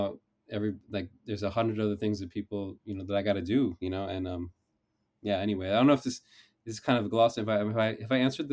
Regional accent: California, United States; I went back to my hometown. I went to this, you know, I went to this school, Menlo Atherton, which has a, you know, at-risk community.

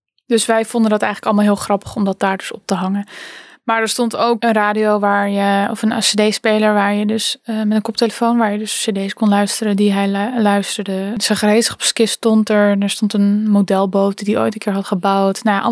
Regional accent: Friesland, Netherlands; Ik ben opgegroeid in Friesland.

